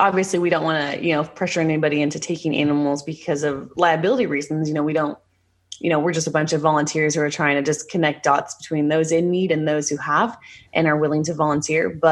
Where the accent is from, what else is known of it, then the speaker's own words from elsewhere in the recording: Oregon, United States; it's going to be my hometown in Oregon.